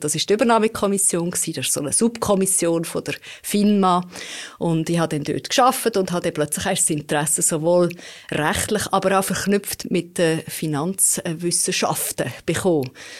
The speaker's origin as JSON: {"language": "German", "town": "Lostorf", "region": "Solothurn", "country": "Switzerland", "tie": "born or raised there", "said": "Ich bin in Loschdorf-Solothurn aufgewachsen, ganz in einem kleinen Örtli, wo ich dann so ein bisschen ausserhalb in einem Weiler gewohnt habe"}